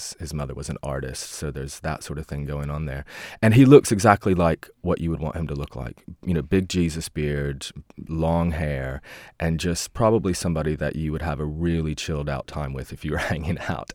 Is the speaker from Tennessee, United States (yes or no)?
yes; Bristol, Tennessee, United States; now in United Kingdom; I went to my hometown in Bristol, Tennessee, via Nashville